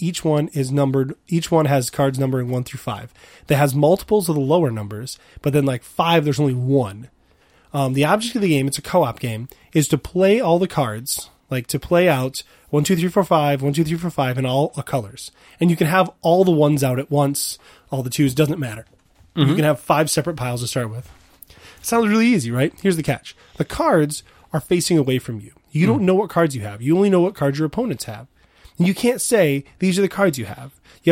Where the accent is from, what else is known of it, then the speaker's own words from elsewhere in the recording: United States; I'm an American. I live in America, so I say Spiel des Jahres.